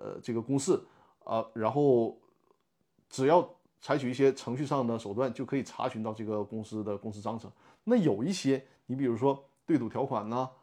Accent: Northeast China, China; accent: Northeastern Mandarin; 我用我们东北话讲就是连蒙带骗嘛

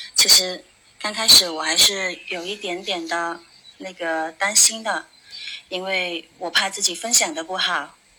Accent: Beihai, Guangxi, China; 我来自广西北海，一座美丽的海滨海城市。从小就生活在海边的我，总是向往着更广阔的远方

